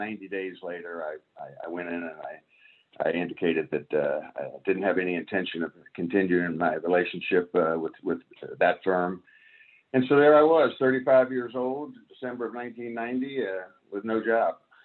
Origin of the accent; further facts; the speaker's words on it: Washington, District of Columbia, United States; Well, first of all, I grew up in the Washington, D.C. Metro area. Graduated from the University of Maryland in 1978